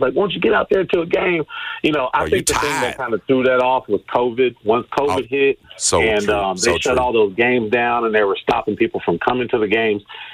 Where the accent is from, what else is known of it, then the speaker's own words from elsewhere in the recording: Memphis, Tennessee, United States; But also, you know, I'm from Memphis. I grew up here.